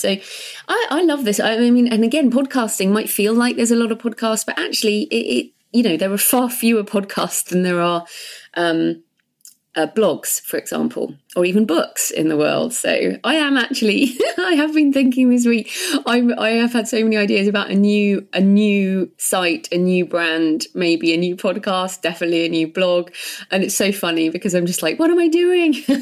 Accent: United Kingdom; now in Spain; moved there in the 90s. And with the whole Brexit thing, I'm like, maybe I should have moved. But no, I'm very British, but I do love Spain.

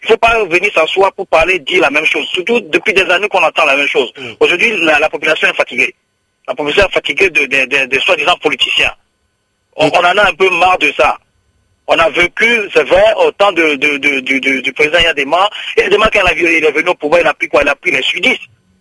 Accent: Togo; moi je suis togolais comme les invités que vous avez

